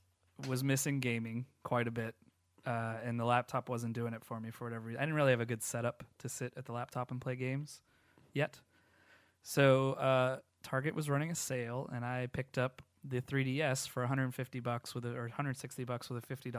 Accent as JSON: {"language": "English", "town": "Boston", "region": "Massachusetts", "country": "United States", "said": "you've got another thing coming, I'm from Boston. I know everybody there."}